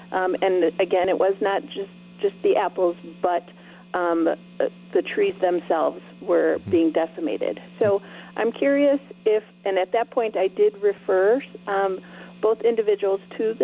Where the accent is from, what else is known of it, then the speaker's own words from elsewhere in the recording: Wisconsin, United States; Yes, I'm actually from Forest County and associated with Extension.